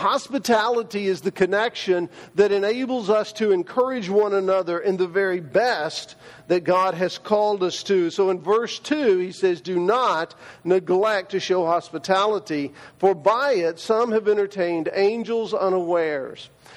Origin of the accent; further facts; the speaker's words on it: Sullivan, Missouri, United States; I said, well, we are from Sullivan, Missouri, which is just across the river in St. Louis, not too far from St. Louis, from Illinois.